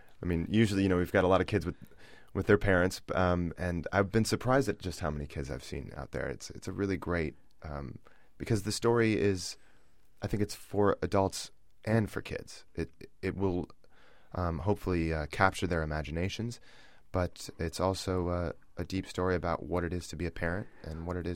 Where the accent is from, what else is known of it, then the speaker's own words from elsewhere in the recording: Minnesota, United States; also born or lived in New York; I was living in New York. For about 5 years prior to this, and I grew up in Minnesota.